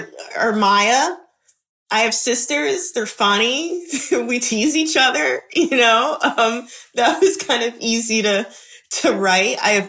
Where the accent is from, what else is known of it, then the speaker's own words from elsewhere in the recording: Chicago, Illinois, United States; also born or lived in Memphis; So I grew up in Black barbershops, Black beauty salons. I grew up in Chicago and Memphis.